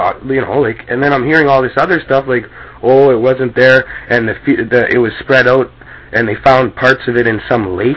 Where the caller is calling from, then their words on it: Canada; I'm calling from Canada.